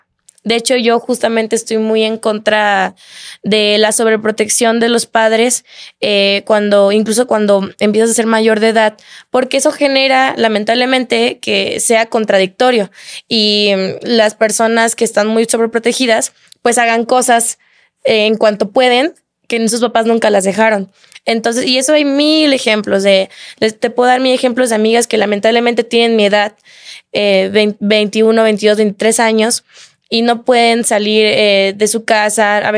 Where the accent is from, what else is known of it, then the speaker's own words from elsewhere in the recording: Veracruz, Mexico; accent: jarocho; now in Monterrey, Mexico; Soy de Veracruz, vivo en Monterrey. Me la paso en Ciudad de México y no sé si mudarme ahorita a Ciudad de México.